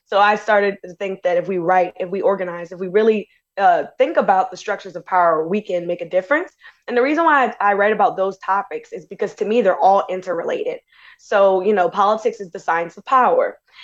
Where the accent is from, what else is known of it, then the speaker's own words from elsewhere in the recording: New Orleans, Louisiana, United States; So as you said, I'm from New Orleans, and writing is a big part of like our city's culture